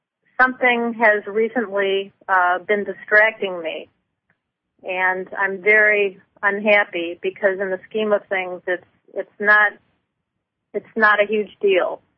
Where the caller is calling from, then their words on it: Michigan, United States; in Michigan.